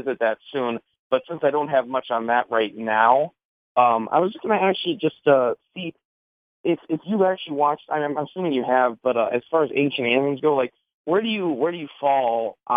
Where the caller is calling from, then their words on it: Wisconsin, United States; from Wisconsin.